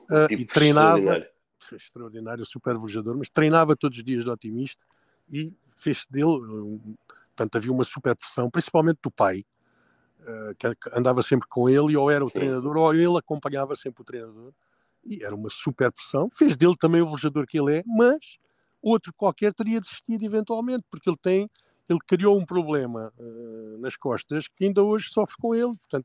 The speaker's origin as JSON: {"language": "Portuguese", "region": "Algarve", "country": "Portugal", "said": "Neste momento, no Algarve, eu sou do Algarve, como sabes, sou diretor da Marina da Albufeira"}